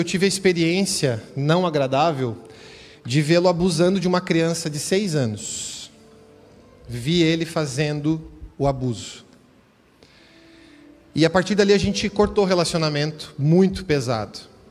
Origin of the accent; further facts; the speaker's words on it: Santo André, São Paulo, Brazil; era em Santo André, que é a cidade de onde eu vim